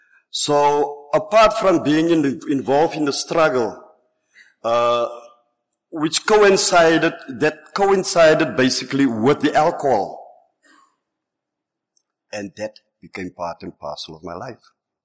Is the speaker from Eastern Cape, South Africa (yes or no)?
yes; Port Elizabeth, Eastern Cape, South Africa; You know, I need to confess that it was in this very province, I'm from Port Elizabeth, it was in this very province in Johannesburg where I had my first drink.